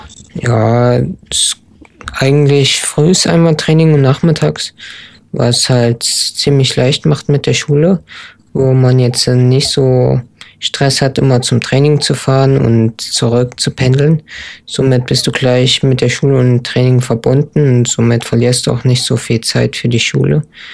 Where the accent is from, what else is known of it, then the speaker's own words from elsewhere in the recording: Weimar, Thuringia, Germany; Nee, ich komme aus Weimar.